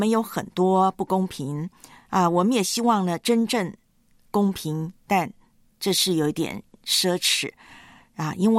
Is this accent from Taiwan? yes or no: yes; Taiwan; 因为我是在台湾长大的嘛。